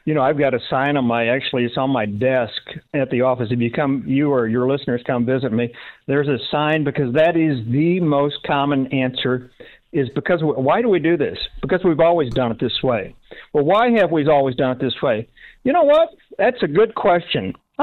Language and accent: English; Hannibal, Missouri, United States; I'm from Hannibal, Missouri, so I wanted to bring my values of faith, family, and frankly, common sense to the lieutenant governor's office.